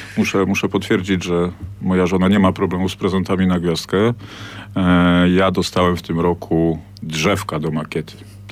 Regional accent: Kraków, Lesser Poland, Poland; U mnie było tak, że ja wychowywałem się na ulicy Kamiennej w Krakowie i ze wszystkich okien miałem tory

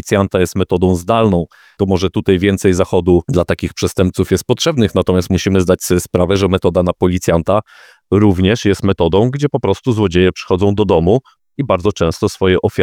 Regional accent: Warmian-Masurian Voivodeship, Poland; kiedy podczas jednych z wakacji, jestem z Mazur, moją babcię odwiedził pan z apteki

